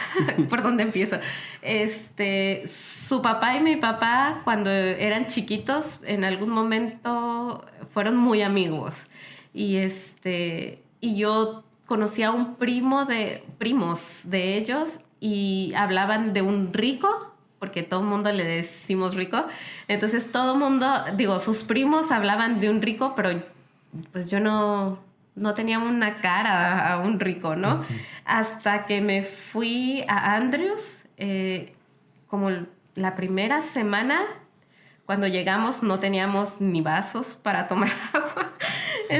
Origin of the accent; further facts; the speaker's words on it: Montemorelos, Nuevo León, Mexico; also born or lived in Chiapas; Pues yo nací en Chiapas, pero crecí aquí en Montemorelos. Mis papás trabajaron aquí toda la vida, ya se jubilaron.